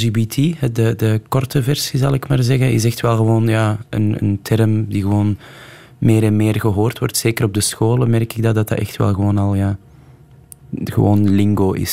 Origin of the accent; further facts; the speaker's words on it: Antwerp, Flanders, Belgium; Ik ben op het Kiel opgegroeid. Dat is vlakbij een Beerschot.